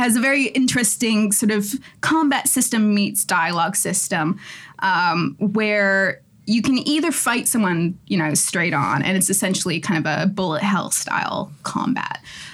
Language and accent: English; Canada; as a Canadian and a socialist and a generally nice person